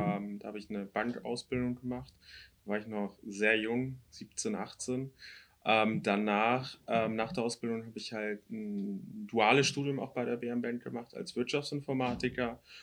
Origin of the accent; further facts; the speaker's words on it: Hamburg, Germany; born there; Und da ich auch gebürtiger Hamburger bin, hat das sehr gut geklappt.